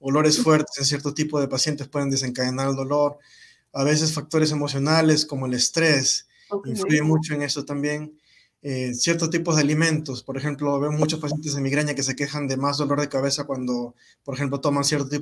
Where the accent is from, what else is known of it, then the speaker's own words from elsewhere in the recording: Peru; moved away as an adult; also born or lived in New Mexico, United States / Houston, United States; yo soy de Perú, de Sudamérica. Hice el entrenamiento ya de medicina y después me fui para Nuevo México.